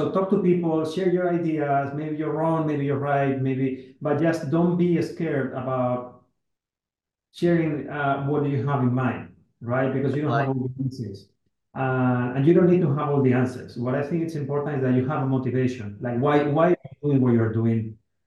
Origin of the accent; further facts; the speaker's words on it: southern Spain, Spain; moved away as an adult; now in Barcelona, Spain; So I became independent when I was 18 years old. I moved from Southern Spain to Barcelona, and then I never went back, right, to my, let's say, original, like, similar family in Southern Spain.